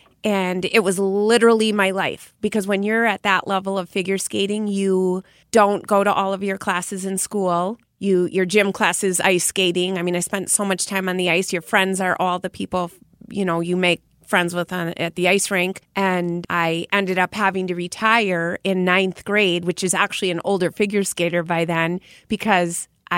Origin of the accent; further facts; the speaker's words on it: Brookfield, Wisconsin, United States; It felt difficult because I grew up in Brookfield, and that year they changed the border.